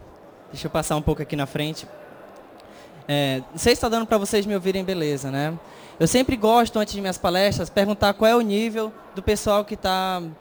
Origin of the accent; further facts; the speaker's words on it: Manaus, Amazonas, Brazil; Eu sou de Manaus, primeiramente.